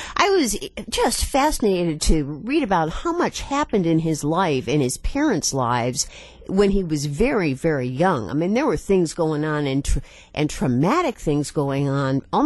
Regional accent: Chicago, Illinois, United States; I grew up in Chicago, so I was looking at Chicago interviews of Malcolm X back in the 1960s

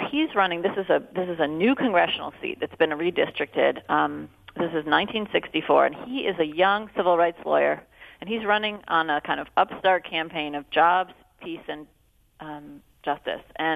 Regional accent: Fox Point, Wisconsin, United States; My parents still live in Fox Point. I grew up in Fox Point, as you know

